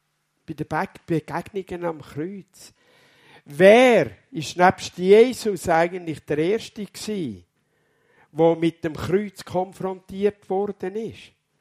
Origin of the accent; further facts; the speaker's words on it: Dienhard, Germany; ich komme aus Dienhard.